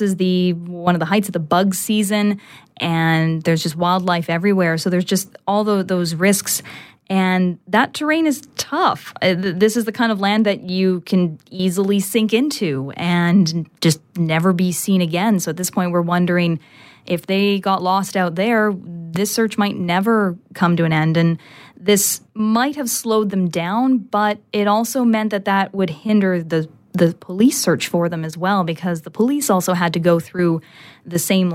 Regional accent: Calgary, Alberta, Canada; I'm from Calgary

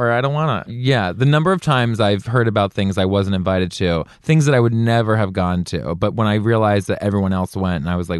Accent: Maryland, United States; now in Los Angeles, United States; and also where I grew up in Maryland.

